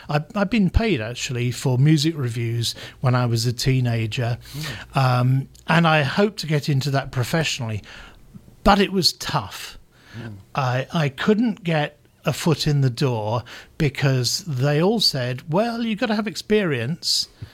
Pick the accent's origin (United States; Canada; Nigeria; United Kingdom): United Kingdom; London; I'm from London, but I wasn't from the middle of London where everything happens. I was, you know, I was born and brought up in the suburbs. I lived in a different suburb.